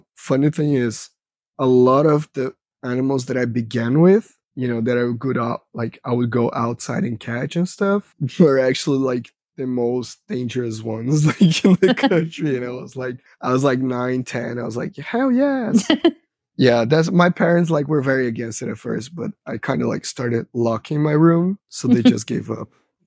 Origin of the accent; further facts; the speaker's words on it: Brazil; moved away as an adult; I did start a biology class back in Brazil because I'm from Brazil.